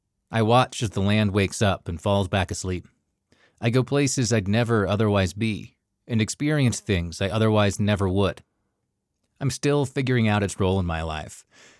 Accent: Kansas, United States; now in Montana, United States; Growing up in Kansas, family members hunted, but I never really got it. When I moved to Montana, it seemed like it was everywhere.

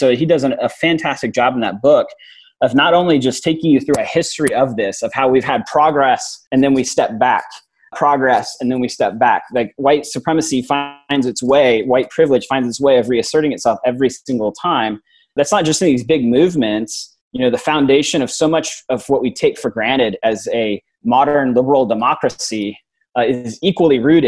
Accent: Oklahoma, United States; I mean, I grew up in a hometown. You know, my hometown was 2 hours from Tulsa, Oklahoma.

